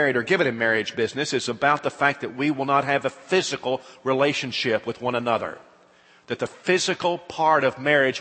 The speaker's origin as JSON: {"language": "English", "country": "United States", "said": "As an American, it is shocking to me because Alabamians, in an overwhelming way, said no to this."}